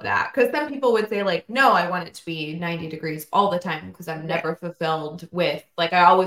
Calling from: Chicago, Illinois, United States; I'm listening from Chicago

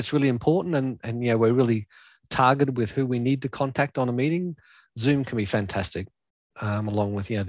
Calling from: Brisbane, Queensland, Australia; Today, I'm based out of Brisbane, like many people, working from home

